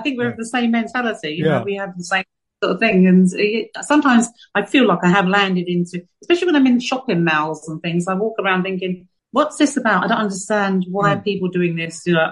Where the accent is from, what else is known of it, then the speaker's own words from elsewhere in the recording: Martis, Sardinia, Italy; I arrived back into my hometown, which is in Sardinia. I'm in a place called Martis in Sardinia, and it's a little village in the middle of nowhere, and no traffic, no people, just sheep and countryside